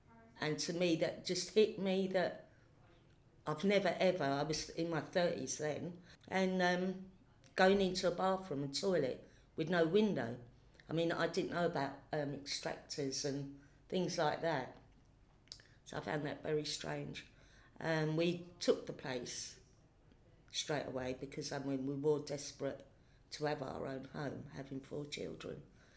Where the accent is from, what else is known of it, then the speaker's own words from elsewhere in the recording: Kilburn, London, United Kingdom; born there; also born or lived in Thamesmead; I was born in 1956 in Kilburn, North London, which I lived until I moved to Thamesmead in 1987.